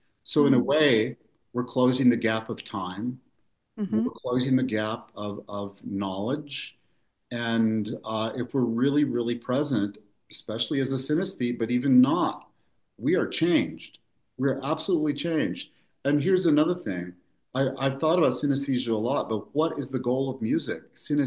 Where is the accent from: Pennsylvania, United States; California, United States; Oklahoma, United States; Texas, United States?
Oklahoma, United States; They're from a town called Yeager, which is outside of where I grew up in Oklahoma.